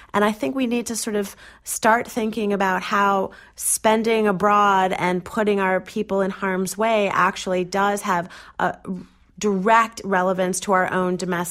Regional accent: Chicago, Illinois, United States; I knew who Saul Alinsky was because I grew up in Chicago.

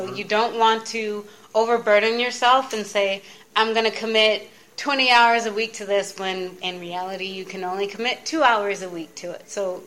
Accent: Ann Arbor, Michigan, United States; born there; moved away as an adult; also born or lived in New Orleans; now in Washington, D.C., United States; I'm based in the Washington, D.C. area right now. I was born in Ann Arbor, Michigan, but really don't like the winter, so my mom's from the South, so as soon as I graduated high school, literally 3 days after

